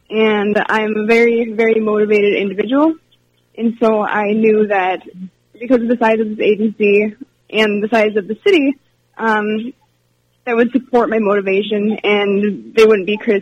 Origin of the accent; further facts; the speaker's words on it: Freedom, Wisconsin, United States; I am from the Freedom area.